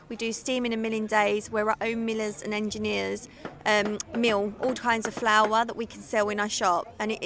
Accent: Heckington, East Midlands, United Kingdom; from Heckington.

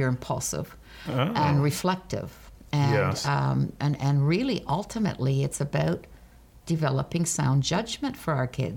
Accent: Kuujjuaq, Quebec, Canada; I left my hometown of Kudjuk just a couple of weeks ago, and we're February, and the front part of the river was still not frozen.

